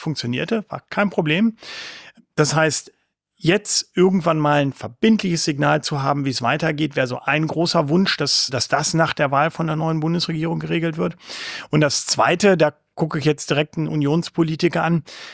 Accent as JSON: {"language": "German", "region": "Northern Germany", "country": "Germany", "said": "Auch als Norddeutscher, so ist das ja nicht."}